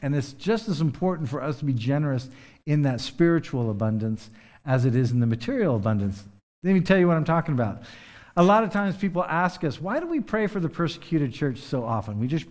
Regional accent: United States; I have to admit that I'm an American lately.

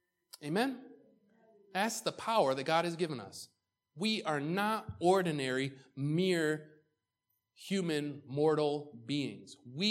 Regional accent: Waterport, New York, United States; I'm just me from Waterport, New York. Nothing good ever came out of Western New York.

